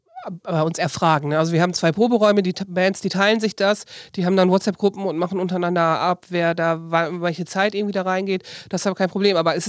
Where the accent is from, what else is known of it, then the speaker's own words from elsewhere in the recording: Osnabrück, Lower Saxony, Germany; also born or lived in Leipzig / Enschede; Ich habe vorher in Leipzig gewohnt, ich komme aus Osnabrück, habe in Enschede dann nochmal studiert und wollte hier eigentlich nur wohnen und dann wieder gehen.